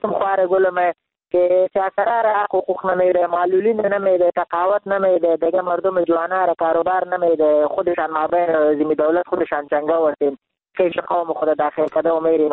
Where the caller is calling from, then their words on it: Jalalabad, Nangarhar, Afghanistan; من خودم افغان هستم، من ننگرهار هستم، از شهر جلال آباد بهار.